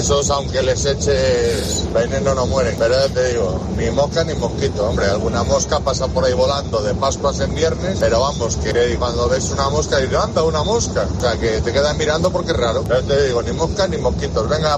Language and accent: Spanish; Galicia, Spain; como buen gallego que soy, donde yo resido, ni se le ve ni de momento se le esperan, porque en el sur de la provincia de Orense no hay, por lo menos donde yo vivo